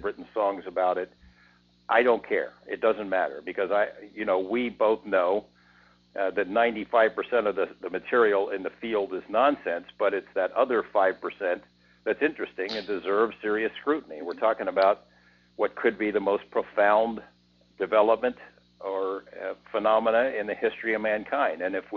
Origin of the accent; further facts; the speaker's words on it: Las Vegas, Nevada, United States; And in my hometown of Las Vegas, I'm considered a pretty solid reporter.